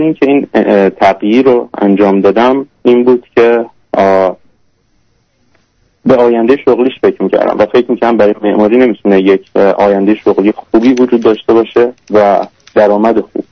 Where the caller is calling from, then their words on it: Canada; من 23 سالم هست باهاتون تماس میگیرم از کانادا.